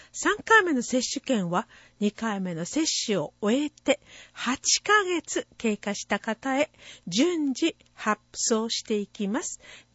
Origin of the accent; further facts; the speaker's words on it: Nishihara, Okinawa, Japan; 今こうして、生まれ育った西原町で成人の日を迎えられることができてとても嬉しく思います。